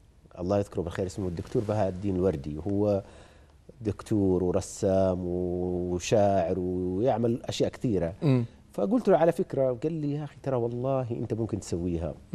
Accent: Abha, Asir, Saudi Arabia; born there; قريتي العسران في ابها

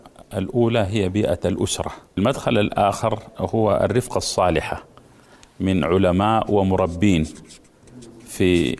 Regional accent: White Nile, Sudan; من مواليد 1956 السودان محافظة النيل الأبيض.

